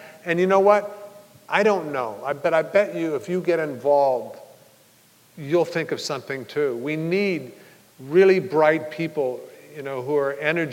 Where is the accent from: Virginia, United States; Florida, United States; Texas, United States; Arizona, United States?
Arizona, United States; That's how I grew up around the Hopi in Arizona